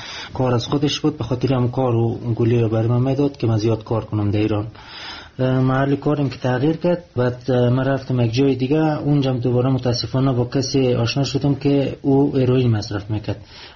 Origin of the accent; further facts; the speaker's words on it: Afghanistan; also born or lived in Iran; میدید که من افغانی هستم